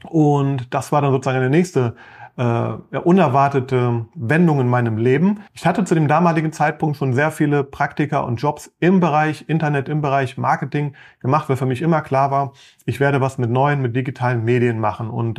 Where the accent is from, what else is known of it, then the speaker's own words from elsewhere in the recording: Düsseldorf, North Rhine-Westphalia, Germany; born there; Ich bin in Düsseldorf geboren, ich bin mittlerweile 46 Jahre alt